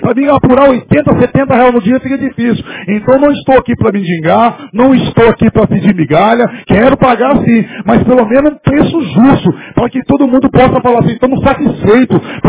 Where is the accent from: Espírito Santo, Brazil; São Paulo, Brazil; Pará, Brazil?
São Paulo, Brazil; now in Ijaci, Brazil; Apesar que eu não sou daqui, eu vim de São Paulo, mas já moro aqui, né, Curi? Sou um cidadão ijaciense